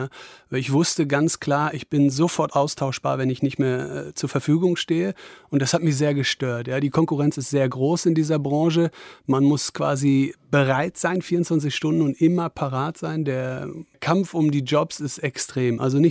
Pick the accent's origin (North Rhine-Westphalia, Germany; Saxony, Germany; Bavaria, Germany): North Rhine-Westphalia, Germany; Wesel; in meiner Heimatstadt Wesel oder in der Nähe von Wesel.